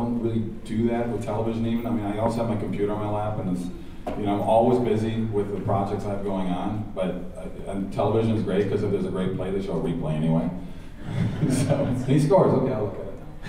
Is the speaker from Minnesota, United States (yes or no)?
yes; Minnesota, United States; now in Los Angeles, United States; Minnesota Vikings. I'm from Minnesota, guys. I'm sorry. You know? I'm loyal to my state. Even though I left, I still watch.